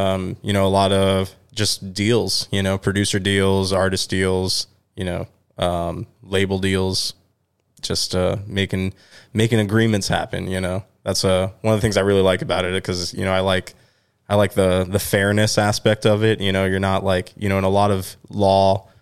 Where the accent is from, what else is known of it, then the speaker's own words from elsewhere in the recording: Tampa, Florida, United States; Yeah, I'm born and raised in Tampa. I went to law school in Chicago, but then I came back.